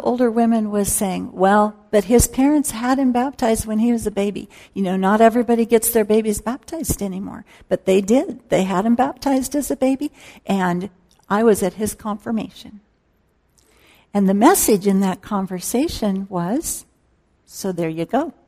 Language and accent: English; Midwest, United States; I grew up in the Midwest where some of these things were just very deep-seated in terms of what it meant